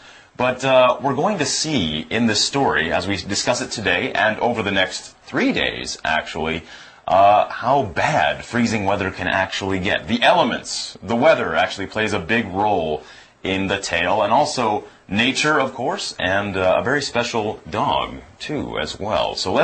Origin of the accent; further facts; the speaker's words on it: Canada; Now, I'm from Canada. We know cold where I'm from. We're used to it. I'm not used to it anymore because I've lived here for so long.